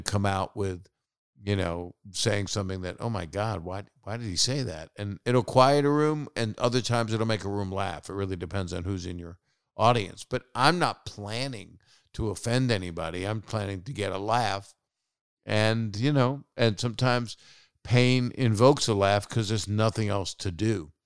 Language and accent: English; Virginia, United States; I had a lot of material that was about when I grew up in Virginia and there were segregated bathrooms